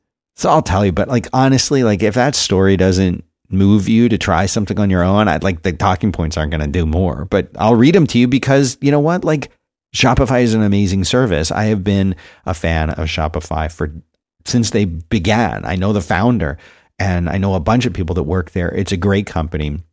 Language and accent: English; Philadelphia, Pennsylvania, United States; Okay, so I'm from Philly. I love the Eagles.